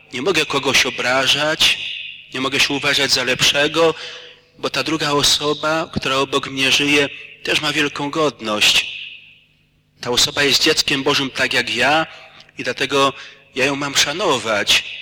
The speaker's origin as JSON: {"language": "Polish", "region": "Subcarpathian Voivodeship", "country": "Poland", "said": "że pochodzę z Rymanowa, czy spod Rzeszowa, tak ja, czy ktoś inny."}